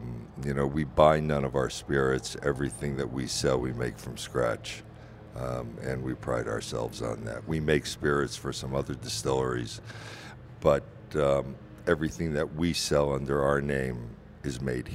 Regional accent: Branford, Connecticut, United States; I grew up in Branford, Connecticut.

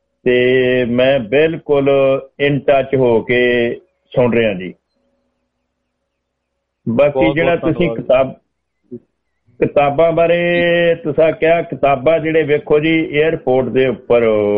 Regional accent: Punjab, India; moved away as an adult; ਮੈਂ ਪੰਜਾਬ ਤੋਂ ਬਿਲੋਂਗ ਕਰਦਾ ਜੀ, ਡਿਸਟ੍ਰਿਕਟ ਸ੍ਰੀ ਫਤਿਹਗੜ੍ਹ ਸਾਹਿਬ।

